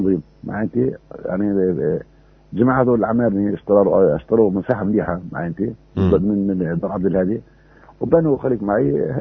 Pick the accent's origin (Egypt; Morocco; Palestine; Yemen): Palestine; يعني إيه إحنا فلسطينية ليش يسمونا فلسطينية؟ منسوبين لفلسطين.